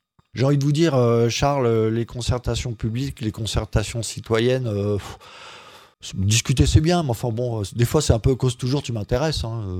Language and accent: French; Paris, Île-de-France, France; moi je suis parisien, donc je connais un peu le problème de circulation.